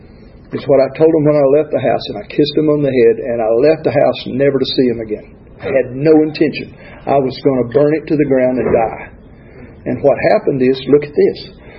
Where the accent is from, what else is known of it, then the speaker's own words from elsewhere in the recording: Alabama, United States; There was a black doctor, and I'm from Alabama, and I didn't realize I was racist.